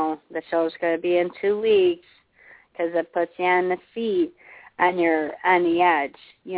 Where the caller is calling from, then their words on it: Chicago, Illinois, United States; I'm from Chicago.